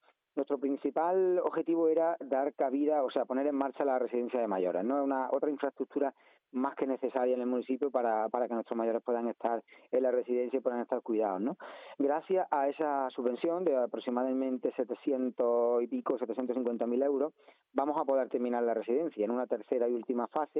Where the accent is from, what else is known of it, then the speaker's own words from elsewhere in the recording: Encinas Reales, Andalusia, Spain; cuando llegue la noche, pues voy a dormir a mi pueblo, Encinas Reales, que es donde estoy tranquilo